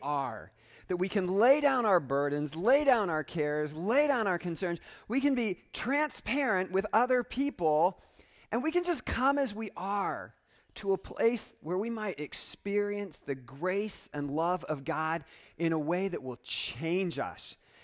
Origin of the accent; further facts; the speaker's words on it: Fort Wayne, Indiana, United States; the church that I went to growing up in Fort Wayne, Indiana called Crescent Avenue United Methodist Church